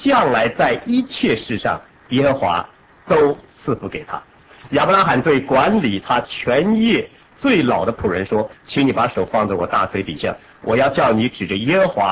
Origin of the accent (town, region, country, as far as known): China